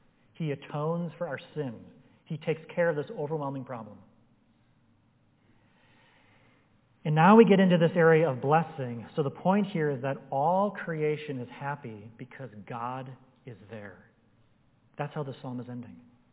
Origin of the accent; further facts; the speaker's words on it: Wisconsin, United States; now in Colorado, United States; I was born and raised in Wisconsin. Grass just grows all the time there. We didn't have sprinkler systems. I realized when I moved to Colorado that if you don't have a sprinkler system on your yard, you won't have grass.